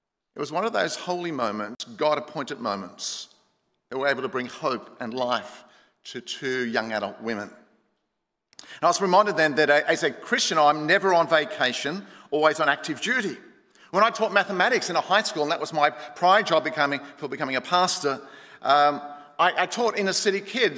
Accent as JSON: {"language": "English", "town": "Sydney", "region": "New South Wales", "country": "Australia", "said": "I'm from the western suburbs of Sydney."}